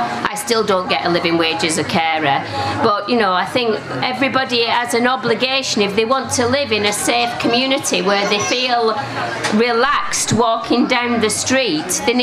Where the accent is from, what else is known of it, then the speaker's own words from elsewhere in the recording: Oldham, North West England, United Kingdom; also born or lived in London; I'm from Oldham in Greater Manchester.